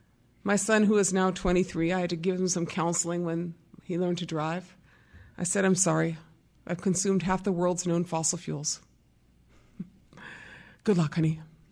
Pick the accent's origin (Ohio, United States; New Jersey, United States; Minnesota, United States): Minnesota, United States; I'm from White Earth Reservation. Each Indian has a number.